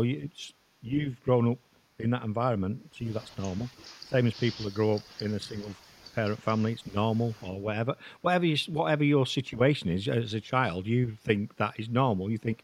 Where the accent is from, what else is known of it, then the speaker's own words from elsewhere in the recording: Eccles, North West England, United Kingdom; I'm from Eccles, so not a million miles away from where you grew up